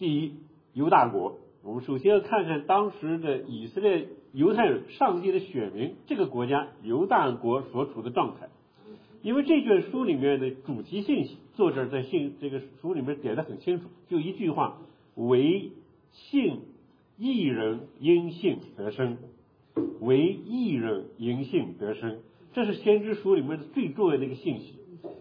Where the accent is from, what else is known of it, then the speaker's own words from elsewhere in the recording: China; 因为我们是中国人